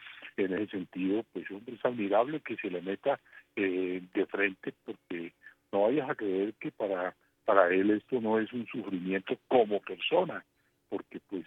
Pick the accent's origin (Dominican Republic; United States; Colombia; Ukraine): Colombia; y lo digo como colombiano porque aquí somos víctimas de ese flagelo